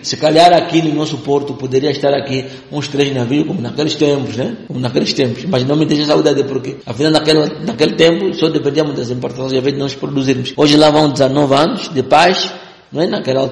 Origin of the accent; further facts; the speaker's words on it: Angola; eu como angolano